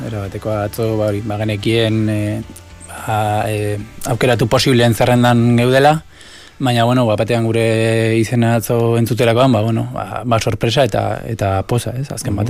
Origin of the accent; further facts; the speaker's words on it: Treviño, Castile and León, Spain; Pero de Gasteiz o de Azkartza, de Treviño, ¿qué es esto?